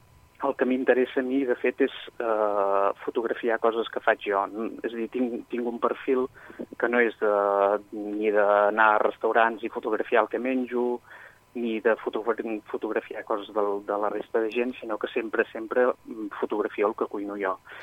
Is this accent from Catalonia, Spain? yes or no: yes; Vic, Catalonia, Spain; sóc un noi de Vic i sóc pastisser aficionat.